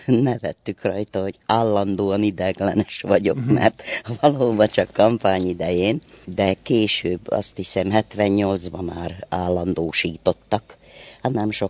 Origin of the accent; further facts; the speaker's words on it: Boldog, Heves, Hungary; born there; Én nem ott születtem, a szomszédközségben Boldogon születtem, de olyan 10-11 éves koromban beköltöztünk 60-ba